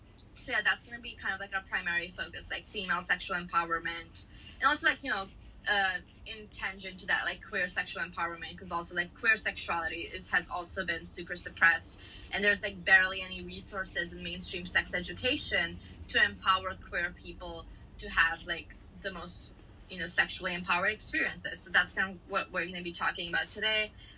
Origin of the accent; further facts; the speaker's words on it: India; also born or lived in United States; living in India and growing up in India and even in the US